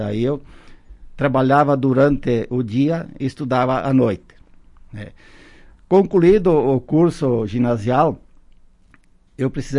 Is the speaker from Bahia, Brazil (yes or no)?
no; Marau, Rio Grande do Sul, Brazil; born there; Sim, eu nasci em Marau, na Vila Constante Fuga hoje, né? Venho de uma família muito humilde, descendentes de italianos, né? Eu venho de uma família de 8 irmãos